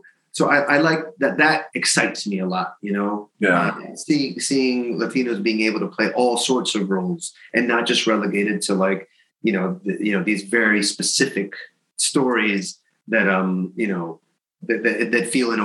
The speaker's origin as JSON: {"language": "English", "region": "England", "country": "United Kingdom", "said": "you know, as like an English guy"}